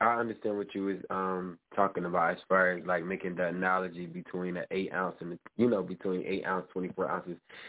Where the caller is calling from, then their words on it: New Jersey, United States; I'm calling from Jersey.